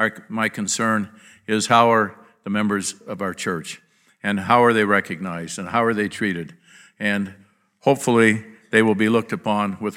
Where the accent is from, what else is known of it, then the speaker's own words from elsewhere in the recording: Blackfoot, Idaho, United States; also born or lived in Thomas; as a young boy growing up in Blackfoot and in Thomas